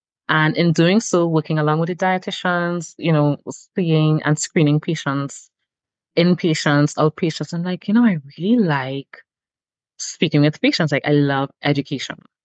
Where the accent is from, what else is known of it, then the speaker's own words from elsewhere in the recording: Trinidad & Tobago; Well, I am from Trinidad and Tobago, and I still reside in Trinidad and Tobago.